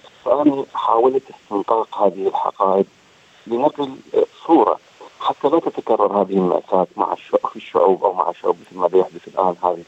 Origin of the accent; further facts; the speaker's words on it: Iraq; also born or lived in Jordan; now in Australia; والهجرة الثالثة التي حدثت لي هي عندما غادرت العراق إلى عمان وسكنت في الأردن 12 سنة، بعدها هاجرت من الأردن إلى أستراليا. في 2005 وصلت إلى أستراليا، والآن أصبحت 17 سنة أنا أقيم في أستراليا.